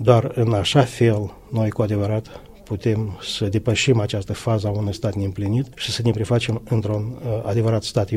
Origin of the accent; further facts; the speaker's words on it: Moldova; fiind moldoveni, noi concomitent suntem și români